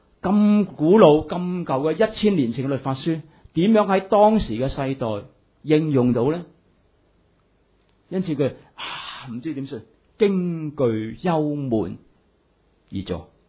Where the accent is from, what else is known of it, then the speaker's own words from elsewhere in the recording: Hong Kong; 这个我们香港人就很好识的了，因为我们通常都是有些亲戚去了加拿大，去了美国，去了英国，去了澳洲纽西兰